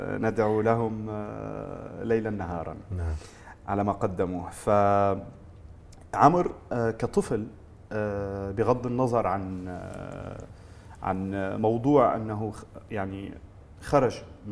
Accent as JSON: {"language": "Arabic", "country": "Syria", "moved": "as an adult", "lives_now": "France", "said": "لأني أنا تخرجت من سوريا ويعني طلعت على فرنسا كمهندس"}